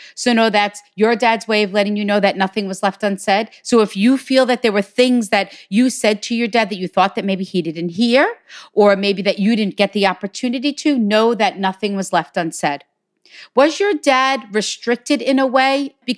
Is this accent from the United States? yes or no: yes; Hicksville, New York, United States; from Hicksville, New York.